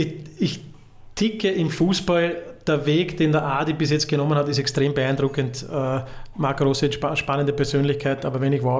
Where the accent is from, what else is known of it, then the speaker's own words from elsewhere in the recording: Schaan, Liechtenstein; Also wenn ich bei uns in Schaan reinfahre, musst du auf die Bremse steigen, sonst bist du auf der anderen Seite wieder rein.